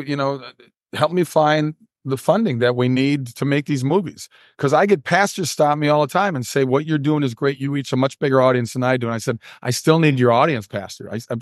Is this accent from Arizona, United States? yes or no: no; Minnesota, United States; I'm going to be filming in Minnesota, my home state, on a car racing movie.